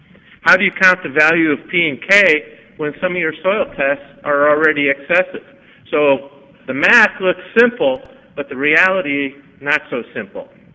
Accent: Oregon, United States; I'm from Oregon. High rainfall year for us is 25 centimeters, so we're in a desert.

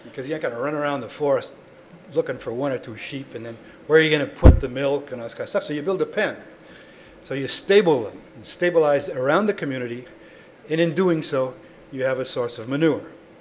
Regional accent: Midwest, United States; When I first went to France, I'm from the Midwest, and so everybody's talking about wearing out the soils.

